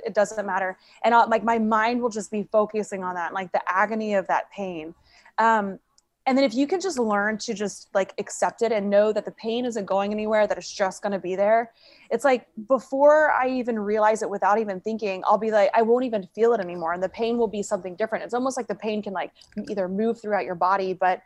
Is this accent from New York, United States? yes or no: no; Tulsa, Oklahoma, United States; I rode my bicycle from Virginia Beach to Tulsa, Oklahoma, my hometown where I was from.